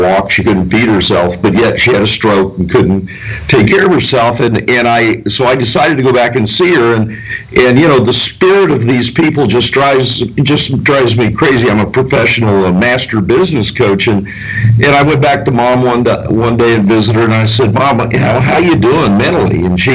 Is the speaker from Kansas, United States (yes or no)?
yes; Kansas, United States; now in Phoenix, United States; I was born and raised in Kansas on a small farm, and I now live in Phoenix, Arizona.